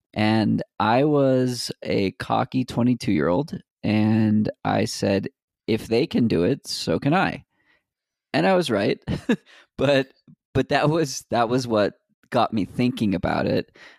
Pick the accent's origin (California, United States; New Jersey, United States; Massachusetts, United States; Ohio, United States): Massachusetts, United States; Boston; I grew up in Boston, one town over from where the Boston Marathon would run through.